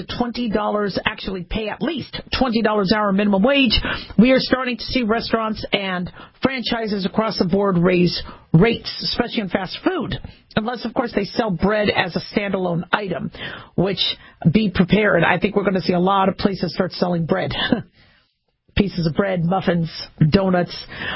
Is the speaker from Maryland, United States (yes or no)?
no; Phoenix, Arizona, United States; also born or lived in Nevada / Las Vegas / Los Angeles; And I grew up in Phoenix as well. I went to 12 schools, so I lived in a whole bunch of areas because my family moved a lot. So to me, Phoenix is my home.